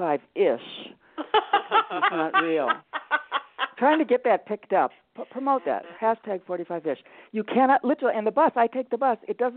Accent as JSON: {"language": "English", "region": "Midwest", "country": "United States", "tie": "born or raised there", "also_born_or_lived": "California", "lives_now": "New York, United States", "said": "Well, you know, I grew up in the Midwest, which was a total unique experience. Then I went out to California"}